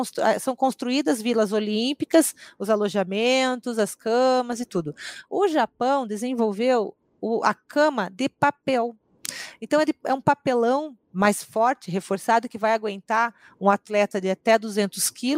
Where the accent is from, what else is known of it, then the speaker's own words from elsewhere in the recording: Brazil; A gente tem que exaltar os brasileiros que estão fazendo, e eu sempre falo, assim, nós somos brasileiros, então o que, que eu estou fazendo? Que tipo de Brasil eu estou querendo?